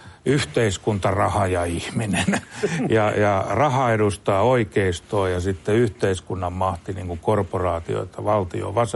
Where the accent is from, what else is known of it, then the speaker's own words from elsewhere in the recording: Rauma, Satakunta, Finland; born there; kyllä mä oon länsisuomalainen niin kuin hengeltäni, niin kuin mä oon Raumalla syntynyt